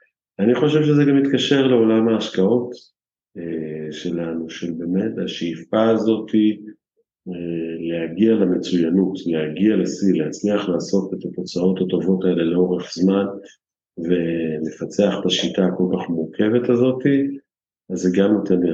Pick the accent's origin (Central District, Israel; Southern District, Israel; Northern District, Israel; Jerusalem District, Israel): Jerusalem District, Israel; Jerusalem; אני בתור ירושלמי, אני כבר פחות אוהב